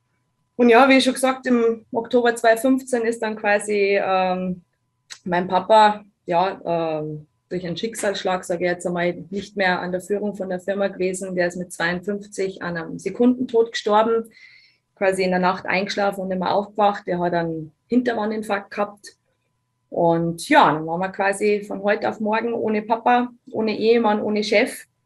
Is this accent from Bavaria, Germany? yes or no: yes; Bavaria, Germany; Aber auch wenn ich versuche, Hochdeutsch zu reden, kann ich meine Herkunft nicht leugnen. Also ja, ich bin aus Bayern. … bin 35 Jahre alt